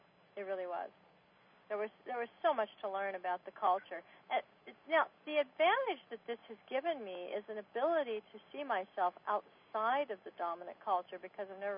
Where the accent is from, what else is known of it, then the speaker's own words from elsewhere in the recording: Oregon, United States; I grew up in the state of Oregon, and my parents were blue-collar.